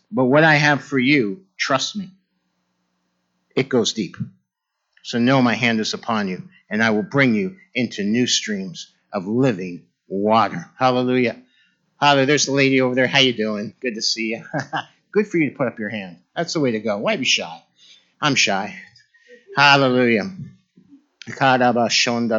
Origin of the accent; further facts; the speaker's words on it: Ireland; I'm Irish. I'm romantic. I'm nostalgic.